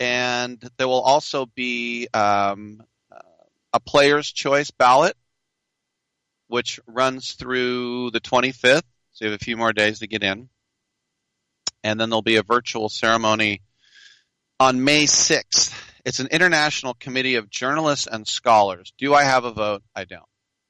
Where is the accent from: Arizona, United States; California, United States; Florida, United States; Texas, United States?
California, United States; Oakland; Now, I remember years ago out here in my hometown of Oakland, California, they had their own Video Game Hall of Fame.